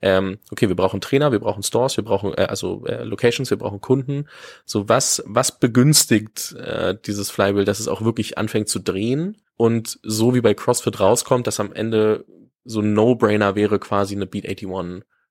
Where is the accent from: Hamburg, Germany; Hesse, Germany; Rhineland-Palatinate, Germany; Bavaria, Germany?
Bavaria, Germany; ich komme aus der Nähe von Nürnberg